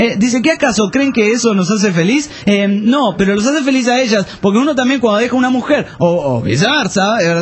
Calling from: Puerto Ordaz, Bolívar, Venezuela; de Puerto Ordaz, Venezuela.

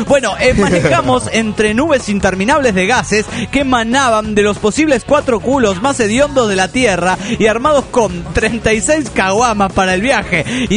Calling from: Cochabamba, Bolivia; de Cochabamba, Bolivia.

